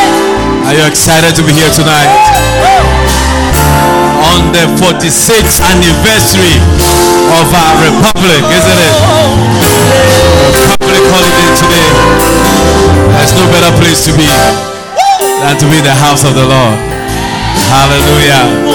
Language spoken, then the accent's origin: English; Agogo, Ashanti, Ghana; born there; But I was not born in Guyana. I was born in Ghana in a village called Agogo. Agogo. A-G-O-G-O. Very, very, very far from here. Yeah, in the Asante Achim district of the Ashanti region.